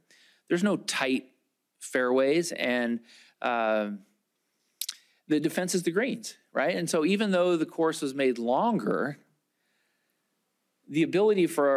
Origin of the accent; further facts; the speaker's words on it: California, United States; And hopefully, as a Californian, although I'll be moving soon, but we lead by example.